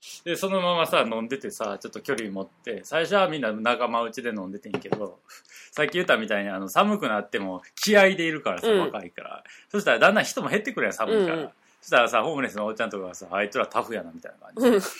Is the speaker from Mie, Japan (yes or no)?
yes; Mie, Japan; 自分どこ出身やんつって、いや、三重県ですって